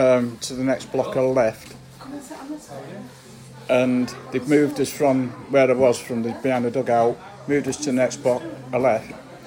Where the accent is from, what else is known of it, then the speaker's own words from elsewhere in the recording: Failsworth, North West England, United Kingdom; I grew up in Failsworth